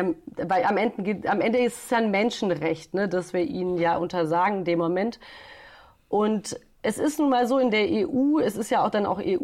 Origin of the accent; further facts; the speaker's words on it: Bosnia & Herzegovina; Und da sind wir vor allem in meiner Heimat in Bosnien unterwegs.